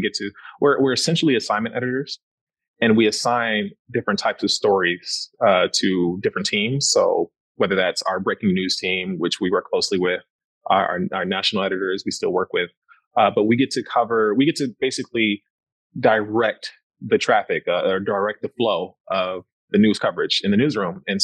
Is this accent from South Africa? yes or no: no; Detroit, Michigan, United States; Yeah, well, growing up in Detroit, it's two specific things.